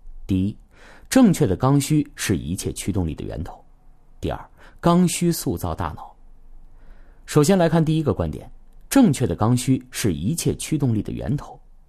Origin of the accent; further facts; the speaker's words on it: Yanbian, Jilin, China; 我是朝鲜族，有那么十来年，我生活在吉林省延边朝鲜族自治州。在我们老家，很多人都是天生的双语使用者。